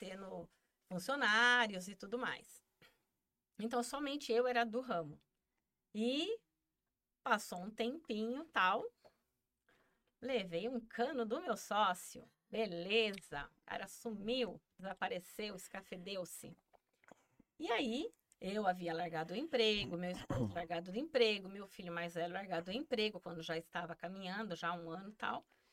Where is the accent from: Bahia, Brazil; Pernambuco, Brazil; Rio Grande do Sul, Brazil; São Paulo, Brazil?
São Paulo, Brazil; Campinas; Eu sempre morei em Campinas, sou campineira, né?